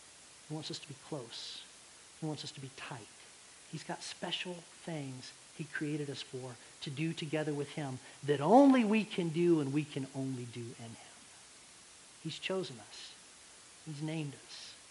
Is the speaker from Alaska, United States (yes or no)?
no; Alabama, United States; Now, I grew up out in Alabama, and I lived way out in the sticks, y'all, the boondocks, okay?